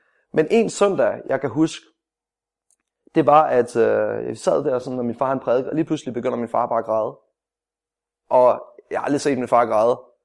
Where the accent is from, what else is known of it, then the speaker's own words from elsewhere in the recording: Esbjerg, Region of Southern Denmark, Denmark; kom jeg tilbage til Esbjerg. Og der var specielt en gang, min far han var præst i sådan en kirke, i Esbjerg, Apostolsk Kirke i Esbjerg.